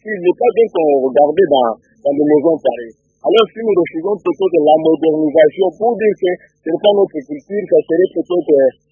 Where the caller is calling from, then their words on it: Kananga, Kasaï-Central, DR Congo; de Kananga.